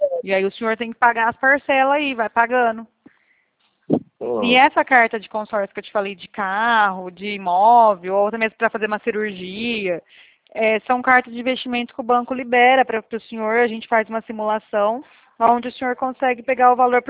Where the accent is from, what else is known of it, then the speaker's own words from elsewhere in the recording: Bebedouro, São Paulo, Brazil; Eu não sou de Salvador, não, seu Otávio. Eu sou de São Paulo. Bebedouro